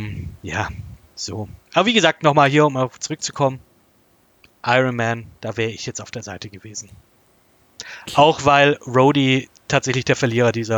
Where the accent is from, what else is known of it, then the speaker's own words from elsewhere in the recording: Stuttgart, Baden-Württemberg, Germany; da saß ich im Kino, ich als Stuttgarter